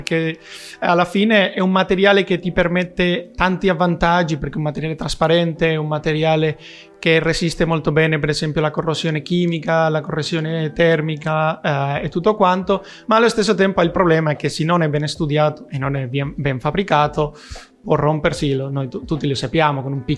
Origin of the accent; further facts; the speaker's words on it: Toledo, Castilla-La Mancha, Spain; Italian is a second language; Sono di Toledo, ora è una piccola città al sud